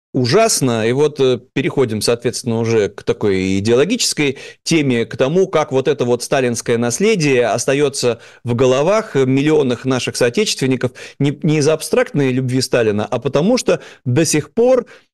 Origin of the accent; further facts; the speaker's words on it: Saint Petersburg, Russia; И здесь вот, ну, в нашем случае, так как мы петербуржцы, любопытно вот продемонстрировать.